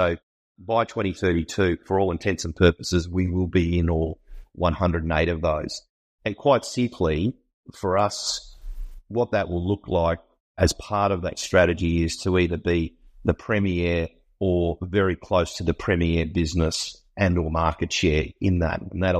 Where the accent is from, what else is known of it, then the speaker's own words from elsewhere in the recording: Essendon, Victoria, Australia; born there; I was born in Essendon in Victoria, and I'm an Essendon supporter.